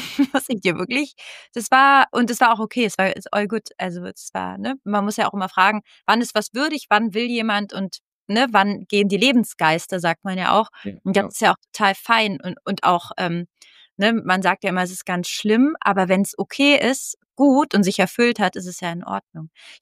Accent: Italy; ich komme ja aus Italien, auch wenn man es nicht sieht.

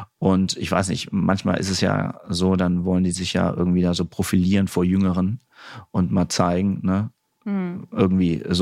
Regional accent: Kassel, Hesse, Germany; ich komme aus Kassel.

